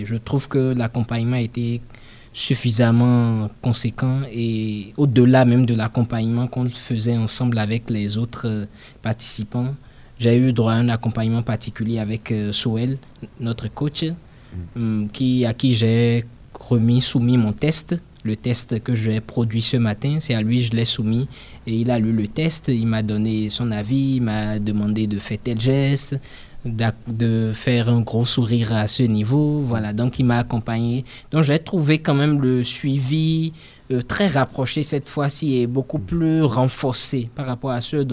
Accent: Benin; moved away as an adult; now in Grenoble, France; je viens du Bénin. Je suis arrivé à Grenoble en septembre 2020.

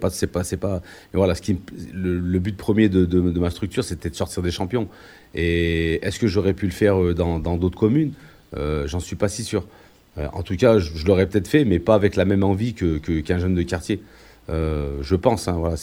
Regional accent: Nouvelle-Aquitaine, France; also born or lived in Morocco; now in Échirolles, France; Je suis un ancien du Limousin, j'ai grandi au Limousin

